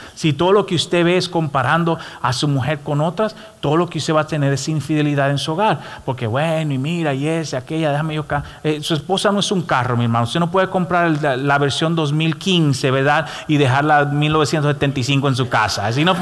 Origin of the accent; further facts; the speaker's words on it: Dominican Republic; yo soy muy dominicano y bocón y lo digo todo